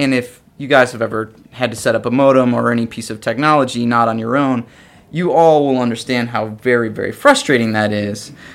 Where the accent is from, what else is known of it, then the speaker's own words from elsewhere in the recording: Illinois, United States; Sure, I'm from Illinois.